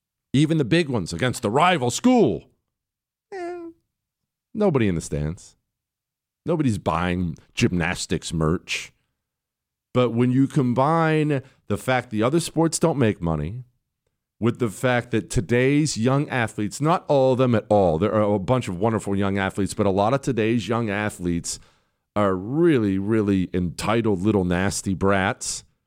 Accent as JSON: {"language": "English", "country": "United States", "said": "I realize we have a bunch of foreigners listening too, but I'm just speaking as an American."}